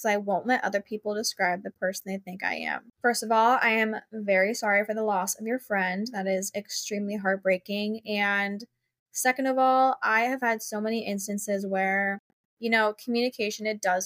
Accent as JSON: {"language": "English", "town": "Philadelphia", "region": "Pennsylvania", "country": "United States", "said": "This is my first time in Hoboken since we all just turned 21 and I'm from the Philly area, so I never go up there."}